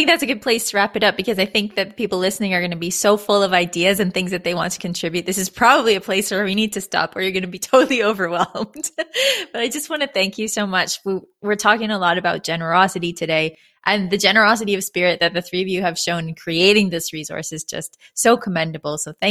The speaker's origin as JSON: {"language": "English", "region": "Ontario", "country": "Canada", "said": "it may not comfort you to know that I'm from Ontario and we learn about the Middle Ages in grade 4"}